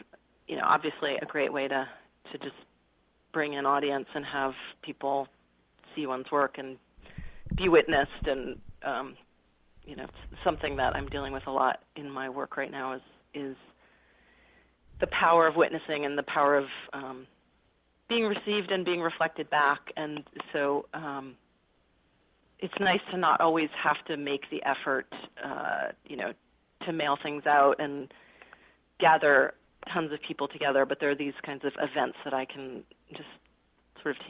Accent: Connecticut, United States; also born or lived in New York; I was born in New York. I grew up mostly in Connecticut, and then went to college in Massachusetts, and then moved back to New York

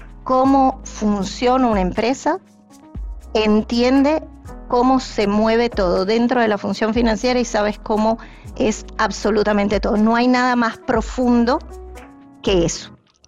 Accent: Venezuela; Yo soy originalmente de Venezuela.

